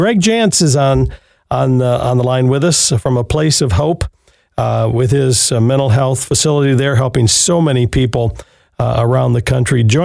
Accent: Berkley, Michigan, United States; Metro Detroit, my hometown, growing up in Berkeley.

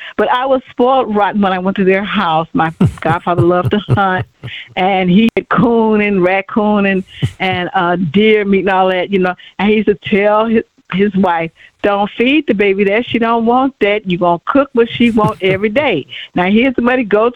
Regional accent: Detroit, Michigan, United States; I'm from Detroit, yes.

